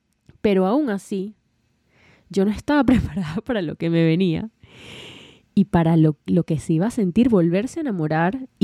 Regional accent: Venezuela; mi papá no vivió en Venezuela conmigo. Yo me crié en Venezuela.

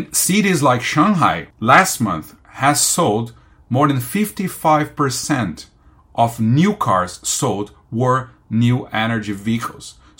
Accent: Brazil; moved away as an adult; also born or lived in Germany; now in China; I am an expat living in China with my family. I'm 39 years old. I was born and raised in Brazil, but since a while now, I have been living abroad.

